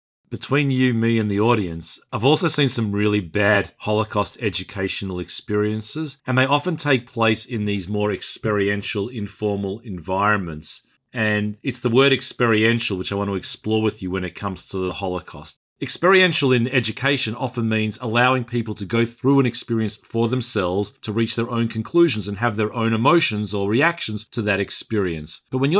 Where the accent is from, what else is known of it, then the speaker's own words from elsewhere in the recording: Australia; I come from Australia where Tisha B'Av happens in the middle of the academic year